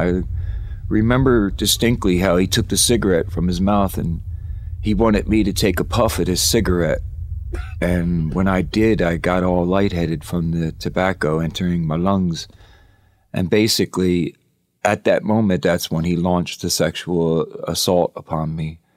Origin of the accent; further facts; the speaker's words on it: Philadelphia, Pennsylvania, United States; I was raised in Southwest Philadelphia. My family lived in a small area of the Eastwick section, Southwest Philadelphia, and I was in a working class neighborhood.